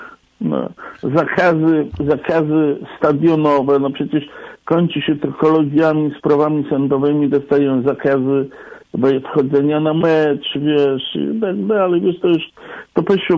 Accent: Poznań, Greater Poland Voivodeship, Poland; ja jestem poznaniakiem

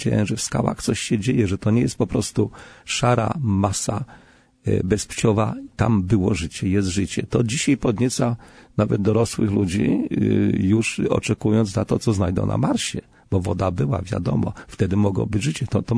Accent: Kraków, Lesser Poland, Poland; wychowując się na krakowskich Krzemionkach, to są takie góreczki w dzielnicy Podgórze, to jest prawostronna, prawobrzeżna część Krakowa

